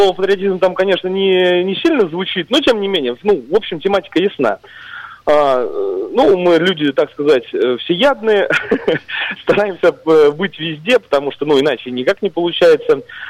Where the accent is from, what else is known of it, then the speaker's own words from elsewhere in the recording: Lesnoye, Tver Oblast, Russia; born there; Я сам родился в селе Лесном, и вот под впечатлением от красот природы лесного района